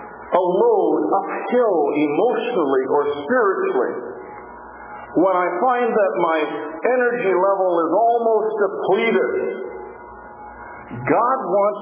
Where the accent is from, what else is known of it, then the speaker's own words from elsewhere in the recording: Ontario, Canada; I was raised in Ontario, down in the mostly flat area of southwestern Ontario, a farming area.